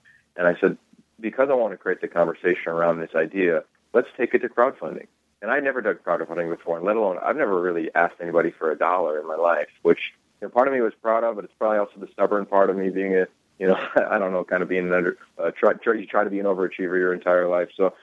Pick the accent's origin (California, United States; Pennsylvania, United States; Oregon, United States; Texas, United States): Pennsylvania, United States; about being at Pitt and growing up in Pennsylvania and taking a run at Los Angeles and being a young coach at SC.